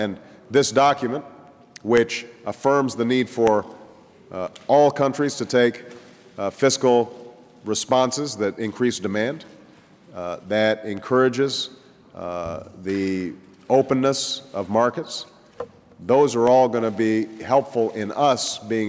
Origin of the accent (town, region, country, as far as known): Illinois, United States; born or raised there